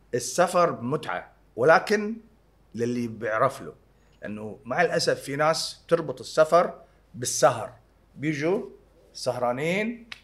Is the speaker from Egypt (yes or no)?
no; Kuwait; طفولتي أكيد ببلدي بالكويت. نعم. أنا انخلقنا وانولدنا وتربينا وعشنا بالكويت